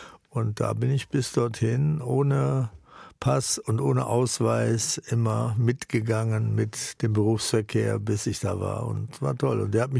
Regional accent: Hamburg, Germany; also born or lived in Austria; Ich bin in Österreich geboren und dann nach Hamburg und bin bei meiner Großmutter, die hatten da so Ländereien und mitten auf dem Land in Hamburg, Duvenstedt, das ist so Duvenstedter Burg, jetzt Naturschutzgebiet. Und da habe ich gewohnt.

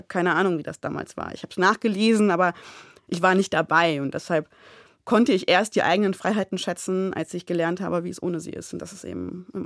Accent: Hesse, Germany; born or raised there; first language German

